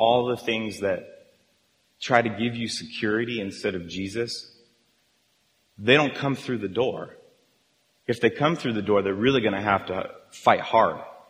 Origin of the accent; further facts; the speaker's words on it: Arizona, United States; Where I grew up in Arizona, there was a lot of LDS people living there.